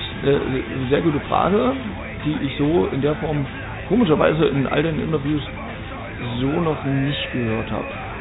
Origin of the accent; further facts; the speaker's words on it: Thuringia, Germany; now in Berlin, Germany; Also, ich stamme aus dem schönen Thüringen, bin dann irgendwann 1999 nach Berlin umgezogen, habe in Thüringen damals begonnen, schon sehr früh begonnen zu schreiben und auch zu musizieren